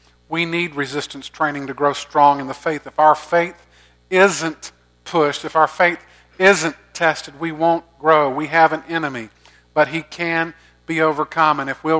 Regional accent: Augusta, Georgia, United States; I grew up in Augusta, you know, and the azaleas and the dogwoods bloom every spring, and I know they do that here as well.

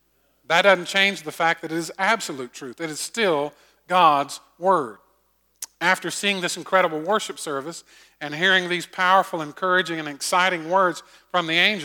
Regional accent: Augusta, Georgia, United States; I grew up in Augusta.

